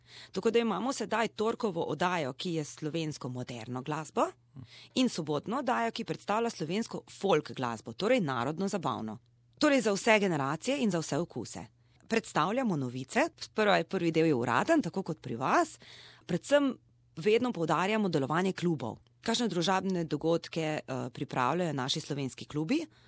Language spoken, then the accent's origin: Slovenian; Brežice, Lower Sava, Slovenia; Prihajam iz tega okolja, do 19. leta sem tam živela, potem sem študirala na obali, bila 5 let tam, šla za leto dni po svetu, vmes veliko potovala, potem se preselila v Ljubljano